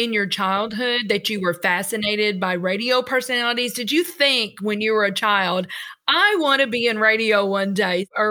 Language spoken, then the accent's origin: English; Kentucky, United States; now in St. Louis, United States; now Greg and I are not St. Louisans. We're originally from Kentucky. We're transplants. Moved here right after college to work for McDonnell Douglas.